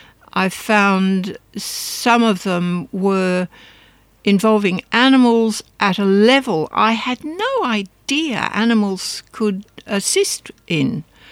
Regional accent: England, United Kingdom; now in Brisbane, Australia; I was very lucky. I grew up in England in the country.

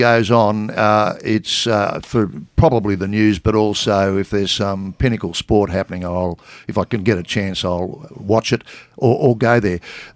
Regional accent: Sydney, New South Wales, Australia; because I grew up in Paddington, it was in those days it was Eastern Suburbs

